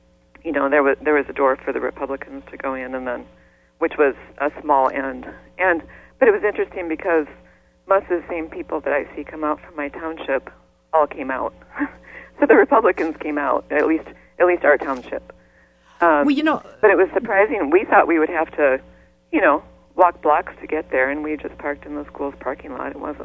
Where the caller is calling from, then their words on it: Iowa, United States; In Mississippi, southeast Iowa.